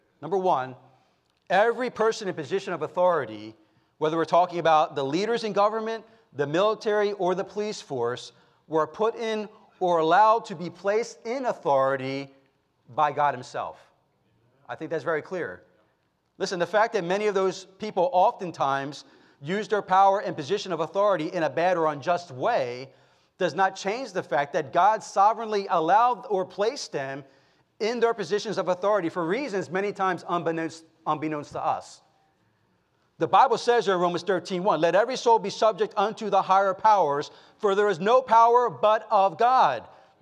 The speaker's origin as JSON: {"language": "English", "country": "United States", "said": "When I, as an American, went to Honduras 15 years ago as a foreign missionary"}